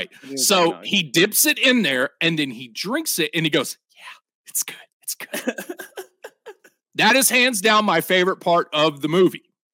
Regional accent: Arkansas, United States; I always tell people I'm from Arkansas, and they're like, "Oh, that makes sense."

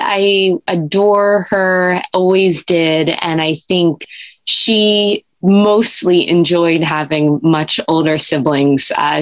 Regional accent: Connecticut, United States; born there; also born or lived in Maryland / Virginia / New Jersey; I was born in Connecticut on a submarine base. I am the oldest of three, and I moved around quite a bit as a child. So I lived in Connecticut, Maryland, Virginia, and New Jersey in different places by the time I was 10.

